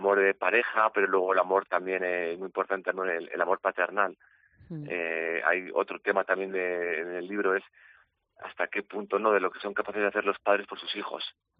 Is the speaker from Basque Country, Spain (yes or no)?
yes; Bilbao, Basque Country, Spain; como soy de Bilbao y claro, me gusta mucho el mar también